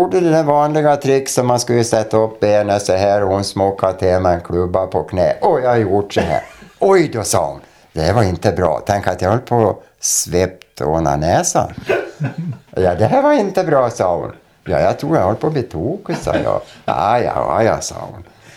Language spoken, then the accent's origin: Swedish; Färjan, Sweden; först när jag började då gick man ju i småskolan hemma i Färjan.